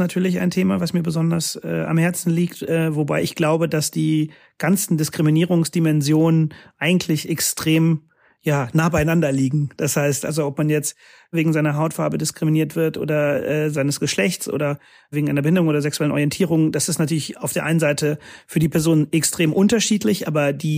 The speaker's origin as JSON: {"language": "German", "town": "Bonn", "region": "North Rhine-Westphalia", "country": "Germany", "also_born_or_lived": "Cologne / London", "moved": "as an adult", "said": "Ja, ich bin ein Rheinländer, würde ich sagen, in Bonn geboren, in Köln studiert, bin sehr früh raus in die weite Welt nach dem Studium nach London"}